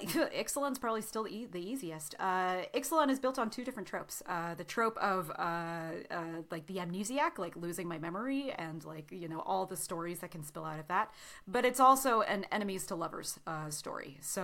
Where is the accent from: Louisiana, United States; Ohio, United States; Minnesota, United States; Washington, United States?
Washington, United States; Pasco; Maybe my dad, like maybe growing up in Pasco